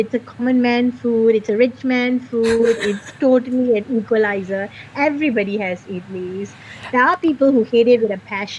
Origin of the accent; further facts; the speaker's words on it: Singapore; born and bred in Singapore, where life is efficient, fast, and highly productive